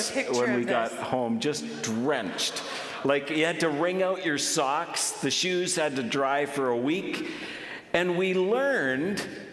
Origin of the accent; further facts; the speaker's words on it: Canada; And we're like, we're from the West Coast.